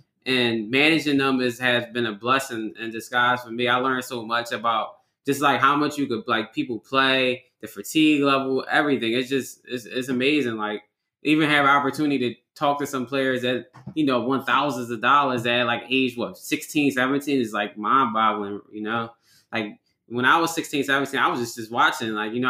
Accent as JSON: {"language": "English", "town": "Philadelphia", "region": "Pennsylvania", "country": "United States", "tie": "born or raised there", "said": "I grew up in North Philadelphia, Island East section, basically. We both had hard childhoods growing up."}